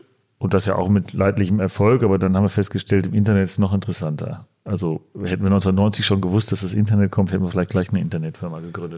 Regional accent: Dortmund, North Rhine-Westphalia, Germany; born there; natürlich bin ich stolz, dass ich gebürtiger Dortmunder bin und Borussia Dortmund-Fan.

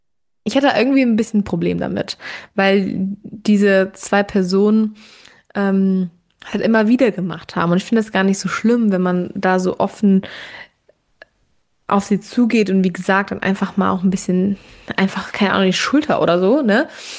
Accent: Germany; Ich weiß, dass man auch manchmal als Deutsche zu überempfindlich sind, aber also mein Kind hasst es einfach, von anderen angefasst zu werden.

